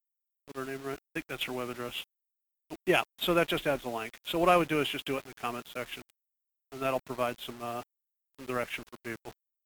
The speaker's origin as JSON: {"language": "English", "town": "Cherry Hill", "region": "New Jersey", "country": "United States", "tie": "born or raised there", "also_born_or_lived": "Phoenix", "said": "I grew up in Cherry Hill, New Jersey. College. Went to college outside of Pennsylvania. Phoenix. I lived in Phoenix for a period of 12 years."}